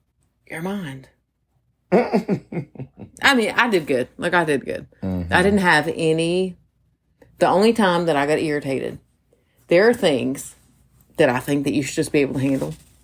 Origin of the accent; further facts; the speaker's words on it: Florida, United States; he's from Maine, I'm from Florida. Like, you can't be any more opposite.